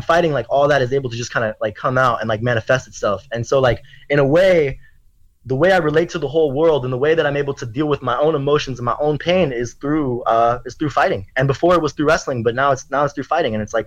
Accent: Germany; I wasn't German, you know. I'm like an Asian kid growing up in Germany. I'm not American either, though

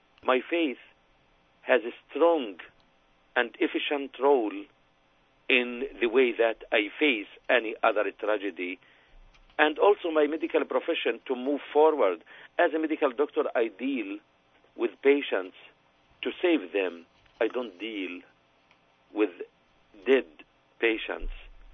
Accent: Gaza Strip, Palestine; I am Palestinian from Gaza Strip

